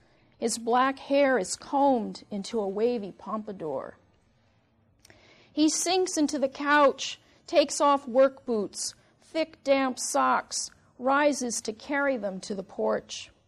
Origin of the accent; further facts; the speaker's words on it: San Francisco, California, United States; I grew up in San Francisco, and so, hometown, huh?